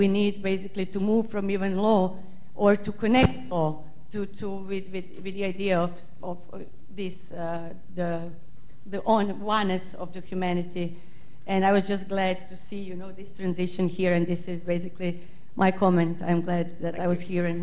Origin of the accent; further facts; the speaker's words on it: Croatia; English is a second language; I'm from Croatia.